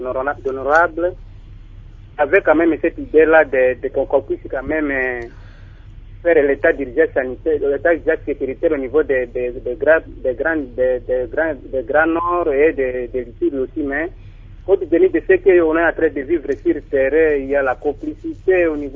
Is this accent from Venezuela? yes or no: no; DR Congo; le Congo restera toujours mon pays d'origine.